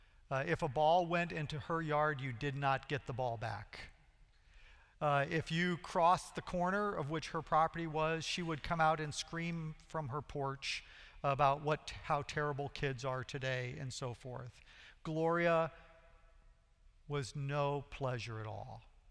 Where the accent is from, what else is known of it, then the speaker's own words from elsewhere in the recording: Bridgeton, Missouri, United States; I grew up in Bridgeton, Missouri. A third of it has disappeared because of the airport expansion.